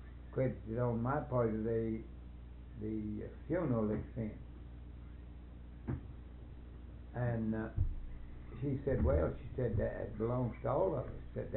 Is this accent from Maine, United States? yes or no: no; Ohio, United States; moved away; When we first come here, we come from Ohio, and we lost about everything we had